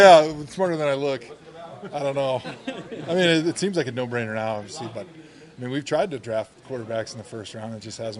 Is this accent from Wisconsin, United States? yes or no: yes; Wisconsin, United States; Because I remember growing up in Wisconsin